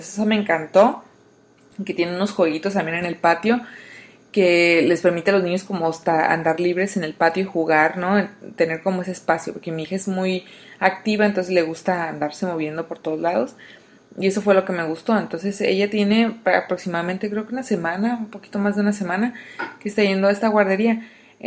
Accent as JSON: {"language": "Spanish", "region": "Baja California Sur", "country": "Mexico", "tie": "born or raised there", "also_born_or_lived": "Mexico City", "said": "Yo vivía me había mudado al DF y me regresé otra vez a mi ciudad natal. Yo vivo en Baja California Sur, en México"}